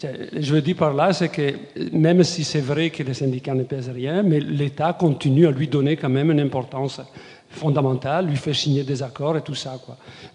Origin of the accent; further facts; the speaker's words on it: Italy; je suis italien, vous allez en Italie en train